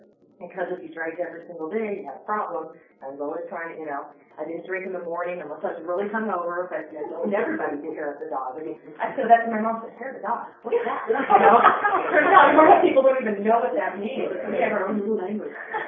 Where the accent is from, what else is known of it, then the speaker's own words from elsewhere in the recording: Fremont, California, United States; born there; Because I've been born in Northern California. I'm a California girl, don't you know? I was born in Fremont, which is in San Francisco.